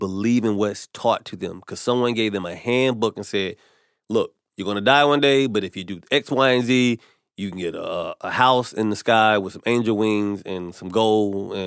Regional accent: North Carolina, United States; I'm from North Carolina. We're in the Bible Belt.

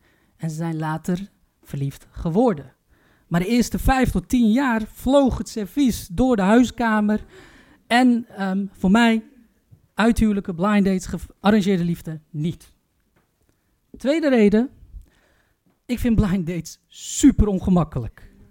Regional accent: Turkey; Jullie vergeten één detail. Ik ben Turks.

